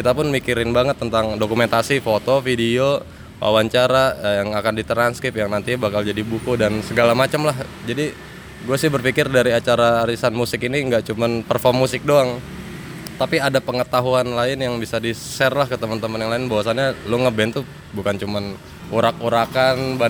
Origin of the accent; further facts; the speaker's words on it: Padang, West Sumatra, Indonesia; also born or lived in Jakarta; Di kampung itu, di Padang.